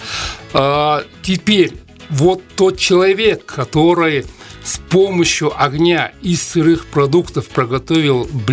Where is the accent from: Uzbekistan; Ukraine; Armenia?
Uzbekistan; Tashkent; now in Russia; Я родом из Ташкента, я узбек, я родился в Ташкенте, но в 90-е годы, ну, пресловутые 90-е годы, да, судьба меня занесла в Россию.